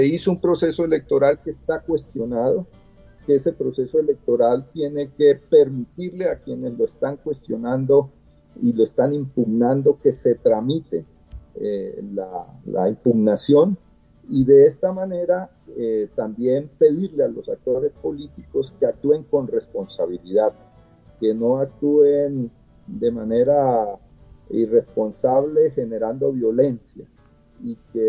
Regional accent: Cúcuta, Norte de Santander, Colombia; lo digo ya como ciudadano de la frontera, yo soy cucuteño

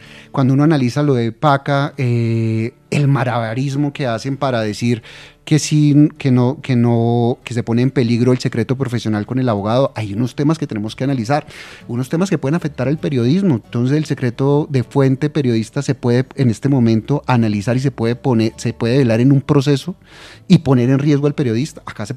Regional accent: Colombia; como colombiano, como abogado penalista, esto es una decisión que me duele

